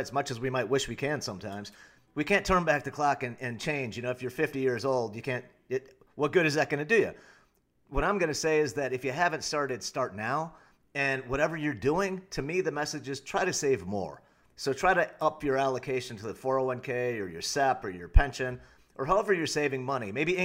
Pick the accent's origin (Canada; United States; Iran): United States; Illinois; You know, I remember in the Midwest, we're from Northern Illinois